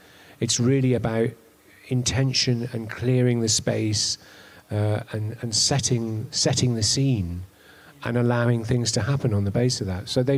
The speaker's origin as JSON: {"language": "English", "town": "Totnes", "region": "South West England", "country": "United Kingdom", "said": "I come from Totnes."}